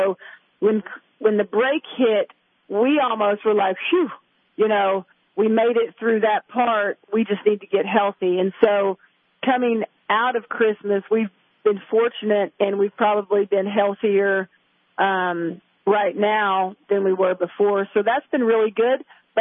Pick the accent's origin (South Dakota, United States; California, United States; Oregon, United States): California, United States; moved away as an adult; You know, I'm from California. So when I moved here 8 years ago, I was like, snow day, postponement, you know, what's that about?